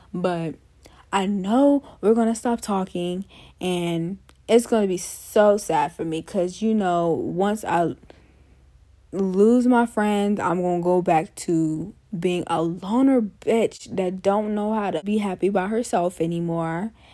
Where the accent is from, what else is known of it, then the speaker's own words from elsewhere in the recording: Ohio, United States; Am I allowed to say I'm from Ohio?